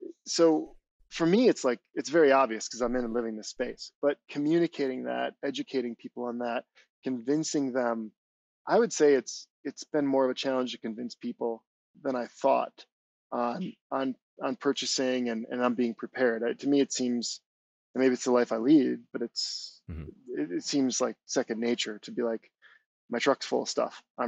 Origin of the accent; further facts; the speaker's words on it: Wisconsin, United States; I grew up in Wisconsin, right? If there was a snowstorm or a tornado, you know, we'd go help our neighbors.